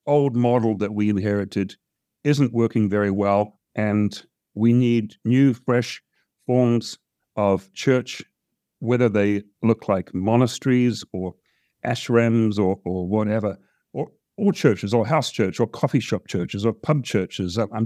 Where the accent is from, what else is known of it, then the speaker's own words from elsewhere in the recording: New Zealand; growing up in New Zealand